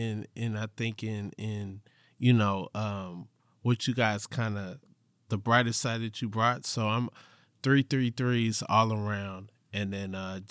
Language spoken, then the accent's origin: English; Atlanta, Georgia, United States; I'm from Atlanta, Georgia.